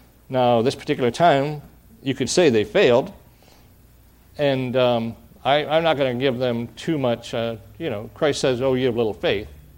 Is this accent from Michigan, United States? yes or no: yes; Michigan, United States; moved away; I come from Michigan, as you know, many years ago.